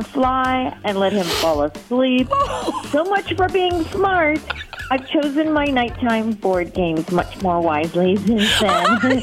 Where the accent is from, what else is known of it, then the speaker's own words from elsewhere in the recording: Madison, United States; I'm from Madison.